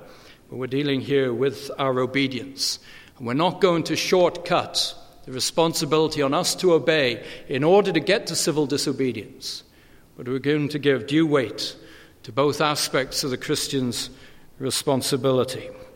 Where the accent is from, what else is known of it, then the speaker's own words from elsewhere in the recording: United Kingdom; now in United States; as a British person coming to live in America, and yes, There is a sense of objectivity looking at a nation from the outside. And having lived here for 16 years